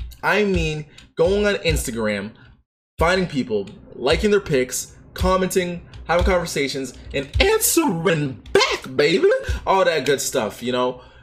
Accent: Toronto, Ontario, Canada; I'm from Canada, Toronto, Ontario.

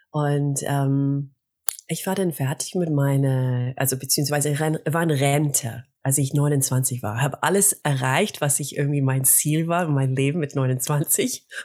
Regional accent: United States; now in Germany; Ich bin Amerikanerin, ich wohne in Deutschland seit einer Weile. Und ich bin erst hier gekommen, halt einfach nach Deutschland als Tänzerin, als professionelle Tänzerin. Erstmals nach Europa, nach Dänemark, dann habe ich getanzt in Frankreich

